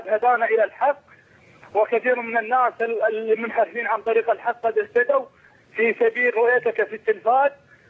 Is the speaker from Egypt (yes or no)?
no; Iraq; وأنا من العراق